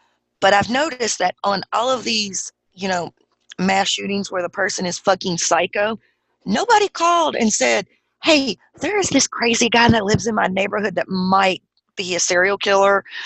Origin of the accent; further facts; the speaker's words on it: Virginia, United States; Not on our part, because I'm from Virginia.